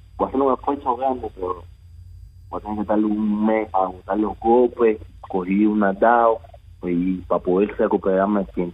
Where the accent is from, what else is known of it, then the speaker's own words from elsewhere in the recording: Cuba; moved away; a mí yo soy un cubano